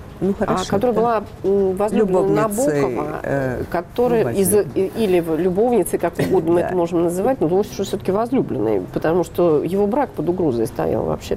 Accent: Voronezh, Voronezh Oblast, Russia; поскольку я родом из Воронежа

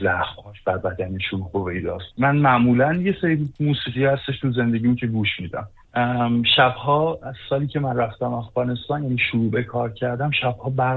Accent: Iran; من متاسفانه نه تنها ایرانی یک نیستم بلکه ایرانی هستم.

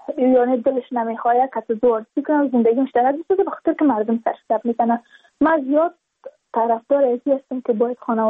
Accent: Badakhshan, Afghanistan; ما از بدخشان هستیم، یعنی منطقه دور دستش

